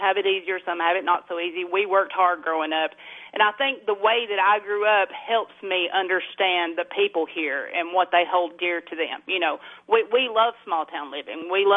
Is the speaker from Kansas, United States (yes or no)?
no; Tennessee, United States; So I was born and raised here in Clay County. You know, I went to kindergarten here. My grandmother raised me, and we lived out on Pea Ridge